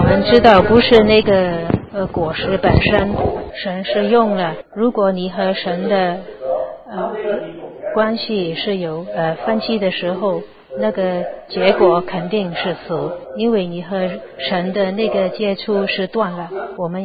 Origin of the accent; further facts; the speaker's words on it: China; 我们很了解这种的事情，我们中国人呢就把灵和云都放在一起